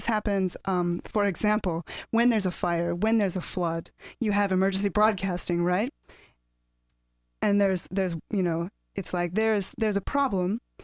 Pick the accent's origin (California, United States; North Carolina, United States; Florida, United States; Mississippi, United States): California, United States; Monterey; from Monterey.